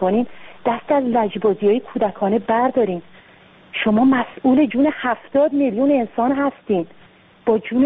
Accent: Iran; من به عنوان یک ایرانی اینو خطاب به رهبران جمهوری اسلامی میگم

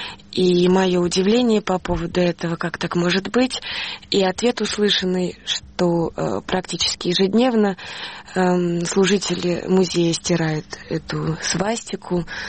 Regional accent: Russia; я из России с абсолютной уверенностью и гордостью за то, что я принадлежу и живу в этой стране

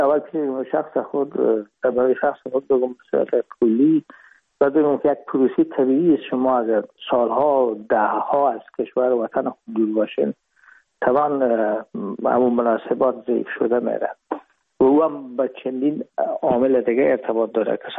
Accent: Herat, Afghanistan; moved away as an adult; now in Hamburg, Germany; رفتیم از کابل به هرات و پیش که فاکولته رو پایان برسانیم یا دیپلمی بگیریم از هرات از طریق زمینی داخل مرز ایران شدیم، از مرز ایران گذشتیم و داخل پاکستان و از پاکستان و قاچاقی آمدیم با آلمان. میشد سال 1369 که ما به هامبورگ رسیدیم

